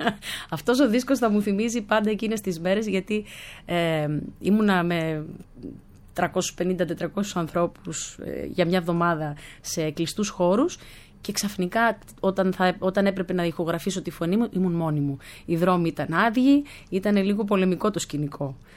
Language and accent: Greek; Germany; Greek is a second language; Εγώ γεννήθηκα στη Γερμανία και μεγάλωσα εκεί. Ξέρετε πολύ καλά ότι εμείς οι Έλληνες του εξωτερικού